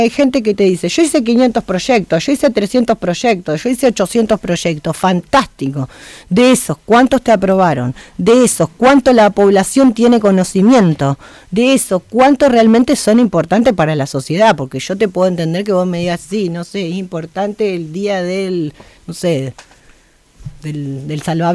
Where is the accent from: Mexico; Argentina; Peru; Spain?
Argentina; nosotros como argentinos